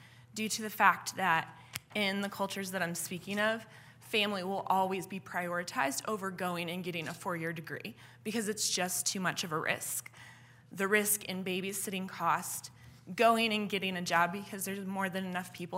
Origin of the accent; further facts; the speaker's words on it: Lakewood, Colorado, United States; I am from Lakewood, but I live in Lakewood, Colorado, right behind Bear Creek, K through 8.